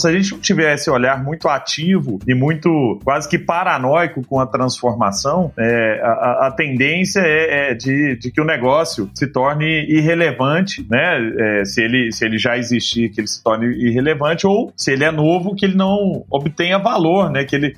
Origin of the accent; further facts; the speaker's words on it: Araguari, Minas Gerais, Brazil; lá em Araguari, que é a minha cidade natal, Herigueri, né, em inglês, lá em Herigueri, eu, há 20 anos atrás, quando morava lá, mais de 20 anos atrás